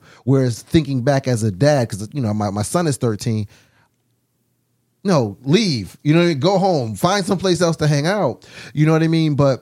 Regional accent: Bridgeport, Connecticut, United States; So when you go to jail and you're young, I'm from Bridgeport. I'm black. I'm 18.

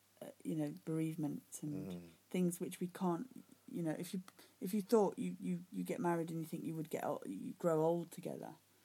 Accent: South Africa; moved away as an adult; I grew up in South Africa, so I didn't anticipate that I was going to leave South Africa when I was 19, which I then did.

